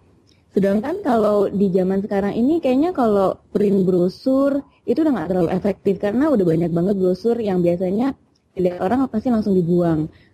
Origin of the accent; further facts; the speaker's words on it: Jakarta, Indonesia; also born or lived in United States; saya sebagai orang Jakarta yang memang tuh mungkin kan saya nggak besarnya di Jakarta, saya dulu sekolah di Amerika.